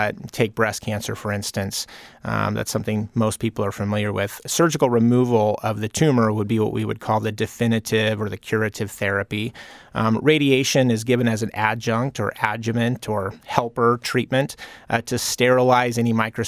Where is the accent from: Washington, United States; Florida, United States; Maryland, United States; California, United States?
Washington, United States; Seattle; now in Eagle River, United States; I grew up in the Seattle area in a large family. I had seven sisters